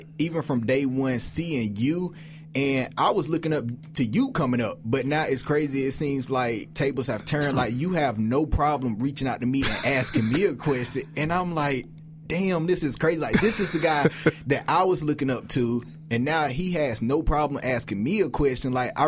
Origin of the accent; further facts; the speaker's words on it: Greenville, South Carolina, United States; That's why I'm from Greenville, but I got my start in Spartanburg. So a lot of people think I'm from Spartanburg. No, I'm from here. Like, born and raised here.